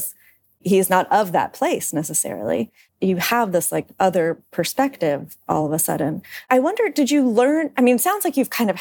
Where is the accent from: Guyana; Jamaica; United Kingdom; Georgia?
Georgia; also born or lived in Moscow; now in United States; I grew up in Georgia in the Soviet Union, then moved to Moscow, and then moved to the U.S.